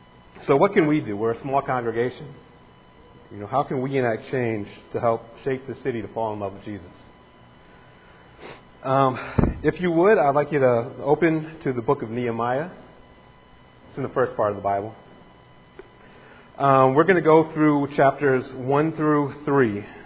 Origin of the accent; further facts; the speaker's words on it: Fort Wayne, Indiana, United States; I grew up in Fort Wayne. Up until about a year ago, I spent my entire life on this side of town, the south side of Fort Wayne.